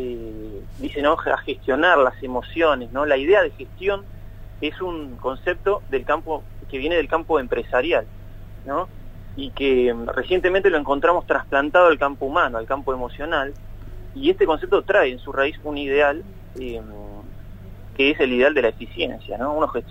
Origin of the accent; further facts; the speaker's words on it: Argentina; cuántas alegrías como estas, como pueblo argentino, tenemos?